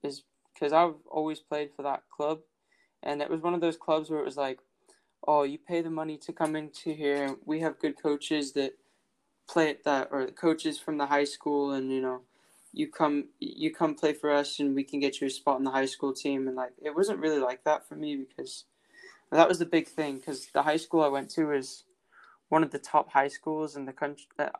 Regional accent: United States; So I grew up in America, and I went to high school in the States.

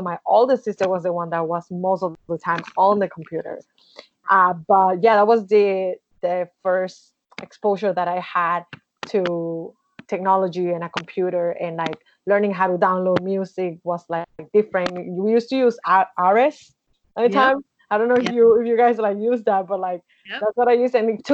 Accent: Dominican Republic; English is a second language; now in Toronto, Canada; when I talk to people can hear my accent. So yeah, you have to explain that I'm from the Dominican Republic, that I was born and raised there. And I am currently in Toronto, Canada.

